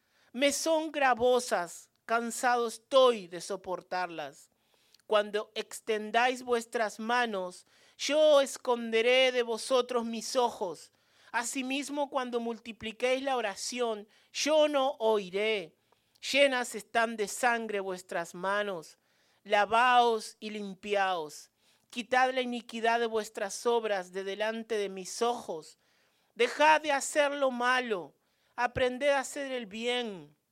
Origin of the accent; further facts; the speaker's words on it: Uruguay; nosotros somos de Uruguay, y en nuestro país resulta que a los cristianos nos llaman fascistas.